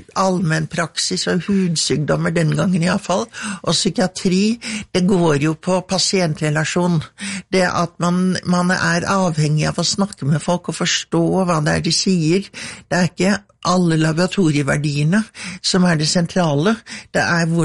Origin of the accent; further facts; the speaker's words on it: Trondheim, Trøndelag, Norway; also born or lived in United States / Oslo / Germany; Jeg vokste opp litt forskjellige steder. Jeg bodde i Trondheim da jeg var barn, men så var vi et år i Amerika, og så flyttet vi til Oslo da jeg ble ung, og så studerte jeg i Tyskland